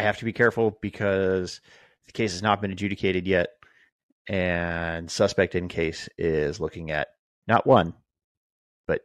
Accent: California, United States; order is out of my home county. So it's out of Merced County where I grew up. And they're both from my hometown.

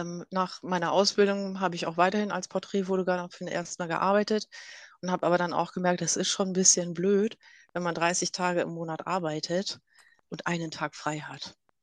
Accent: Bremen, Germany; In Bremen gab es, also ich bin Bremerin

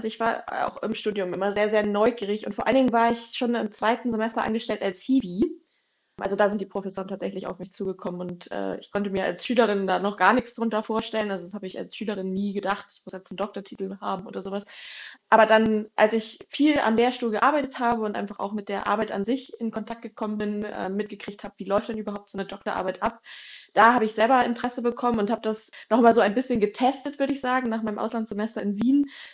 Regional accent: Schleswig-Holstein, Germany; born there; now in Hanover, Germany; ich bin ein richtiges Nordlicht, geboren in Schleswig-Holstein, 32 Jahre jung und gerade telefonieren wir, wenn ich in Hannover sitze, in meinem Homeoffice.

